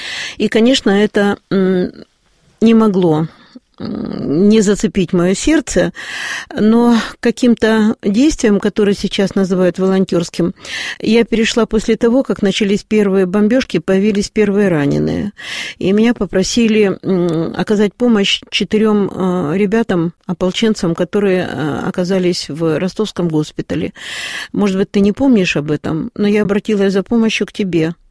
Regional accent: Horlivka, Donetsk Oblast, Ukraine; born there; Я в Горловке родилась.

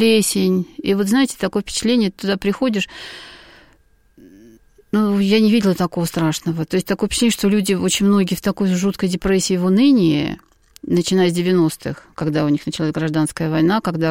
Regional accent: Moscow, Russia; now in Tajikistan; я сама из Москвы

